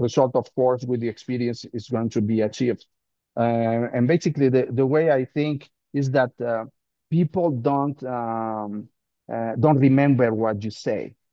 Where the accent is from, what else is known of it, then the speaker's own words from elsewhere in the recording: Mexico City, Mexico; I live in Mexico City. I'm originally from Mexico City.